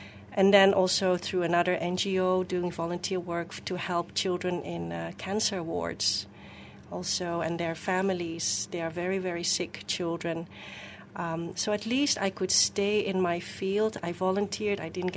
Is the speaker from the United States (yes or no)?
no; Netherlands; moved away as an adult; also born or lived in China; I grew up in the Netherlands.